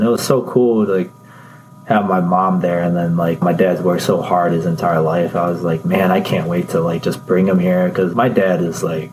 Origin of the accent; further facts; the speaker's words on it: United States; because I'm an American. and I'm over 18.